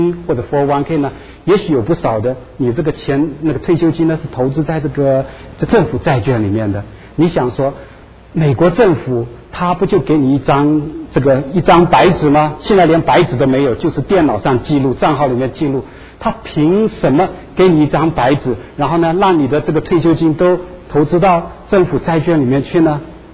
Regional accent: China; moved away as an adult; now in United States; 我说我是中国人，我来美国二十几年了。

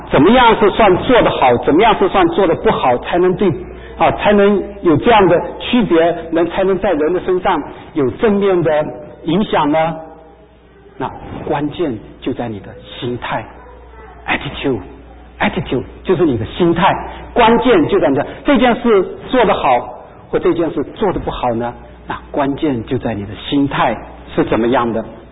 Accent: China; 就是我们中国人讲的叫做忠言逆耳呢

